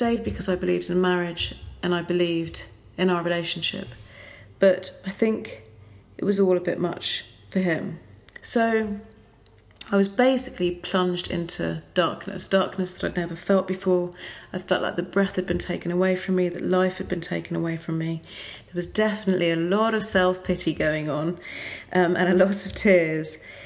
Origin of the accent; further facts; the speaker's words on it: France; also born or lived in United States; So I spent most of my childhood and my youth in France, 3 years of which were in the US, but the majority of time in France